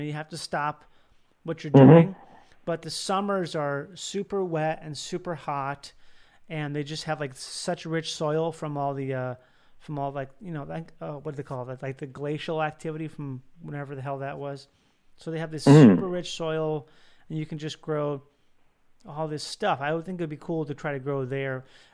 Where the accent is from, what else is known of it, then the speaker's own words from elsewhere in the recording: Minnesota, United States; maybe even I grew up in Minnesota, maybe even someplace that far north